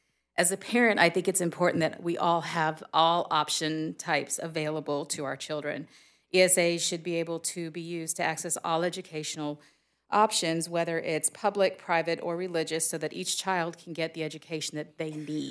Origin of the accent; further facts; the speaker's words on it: Crestview, Florida, United States; We are from Okaloosa County in Crestview.